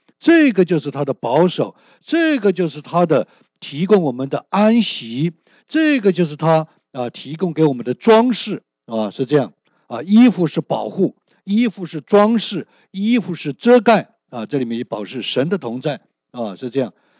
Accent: Hunan, China; 我们湖南人呢很多的送礼呢

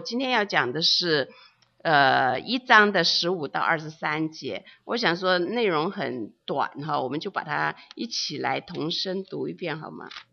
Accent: China; now in United States; 因为小的时候在中国长大，而且是在比较缺乏的一个环境的里面长大

